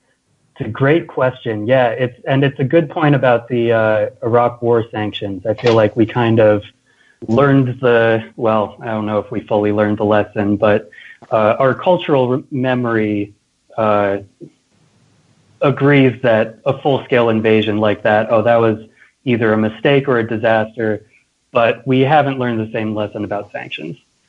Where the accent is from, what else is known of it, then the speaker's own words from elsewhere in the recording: Concord, Massachusetts, United States; I grew up in Concord, Massachusetts